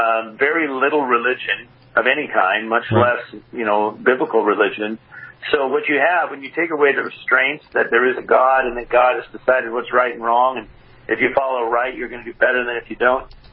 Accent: Washington, United States; Well, it's just like Washington, which is my home state.

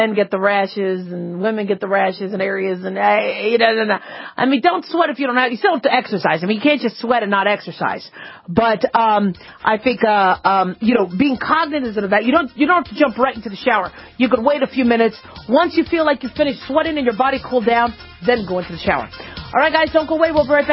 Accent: Phoenix, Arizona, United States; I grew up in Phoenix, Arizona, so those, you know, it was hot

